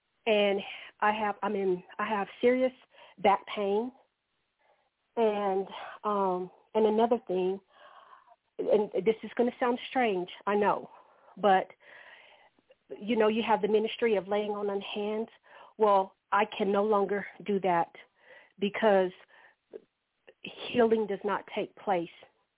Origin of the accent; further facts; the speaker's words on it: New Mexico, United States; I'm from New Mexico, and I'm kind of fairly new to this podcast.